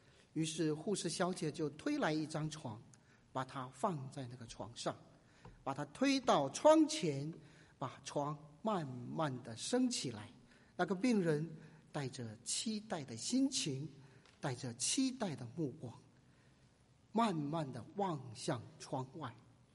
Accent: China; 我们中国人最明白什么是皇帝的旨意

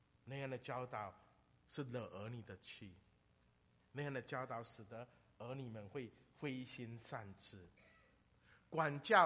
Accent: Fujian, China; 我们福建人整天对自己的孩子整天说，哎呀怎么这么笨啊

